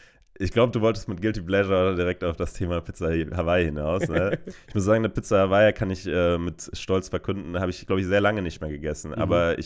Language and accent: German; Karlsruhe, Baden-Württemberg, Germany; bei Karlsruhe, also in Karlsruhe, in meiner Heimatstadt, gibt es einen sehr guten Dönerladen direkt um die Ecke.